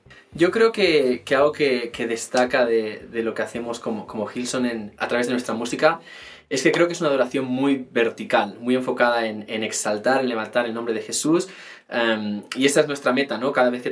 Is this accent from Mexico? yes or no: no; Spain; now in Argentina; yo igualmente soy español, como mi acento me delata, pero vivo en Argentina, así que estoy aquí en Latinoamérica